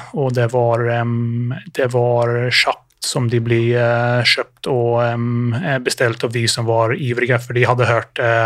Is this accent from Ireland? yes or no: yes; Ireland; Swedish is a second language; moved away as an adult; now in Sweden; det är en god svorsk dialekt, men jag är inte svensk. Jag är upprinnelig från Irland, så när jag var 18 så kom jag till Sverige och var satsande orienteringslöpare.